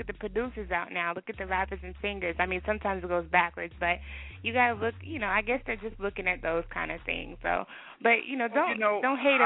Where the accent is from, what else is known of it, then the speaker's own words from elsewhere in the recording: Texas, United States; also born or lived in Ohio; I was born in Ohio and raised in Texas